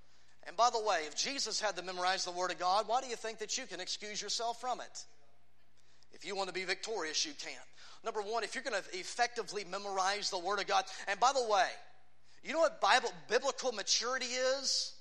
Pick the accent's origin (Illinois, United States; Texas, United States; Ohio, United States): Texas, United States; I'm a Texan speaking to Texans.